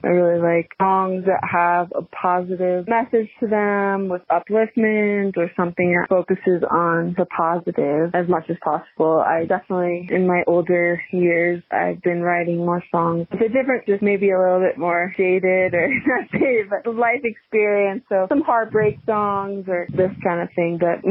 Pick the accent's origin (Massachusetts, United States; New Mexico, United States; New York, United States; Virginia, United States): New York, United States; It's a local band where I grew up on Long Island, New York.